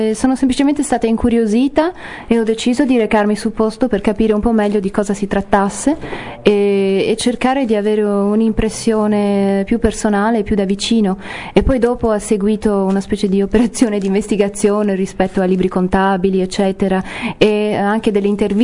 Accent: United States; Italian is a second language; Io sono americana, mi trovavo lì a New York per trovare mia madre

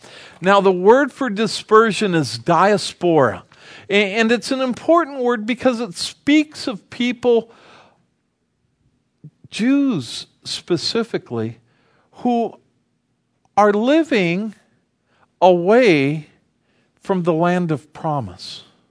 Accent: Hemet, California, United States; You know, when we came out here, we came from Southern California. We came from Hemet, California.

